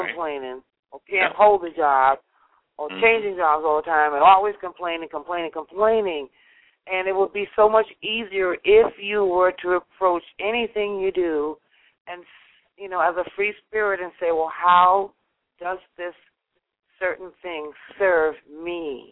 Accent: New York City, New York, United States; And being a New Yorker, I know we take it for granted because most people in New York City don't even see the sky.

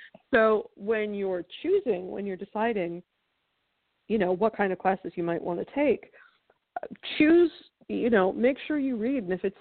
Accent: New York, United States; Being a New Yorker, I'm a little more blunt.

